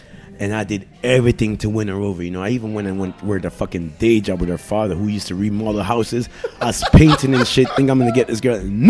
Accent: Jamaica; But I'm like, I'm Jamaican.

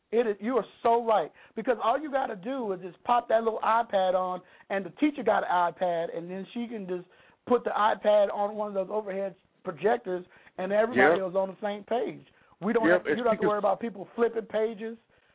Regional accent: Lake Charles, Louisiana, United States; Well, where I grew up in Lake Charles, Louisiana, we actually had a Boeing company in my hometown.

